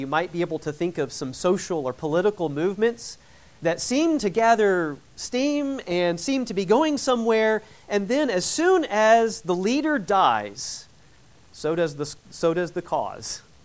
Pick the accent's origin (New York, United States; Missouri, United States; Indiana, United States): Indiana, United States; Westfield; I am from Westfield, as was announced already, and I feel a little bit guilty that I have not met most of you before because we're practically neighbors.